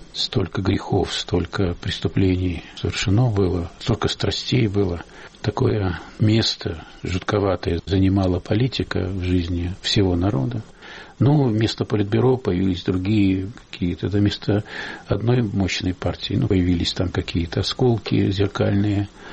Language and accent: Russian; Russia; не хватает у меня на родине, моей России.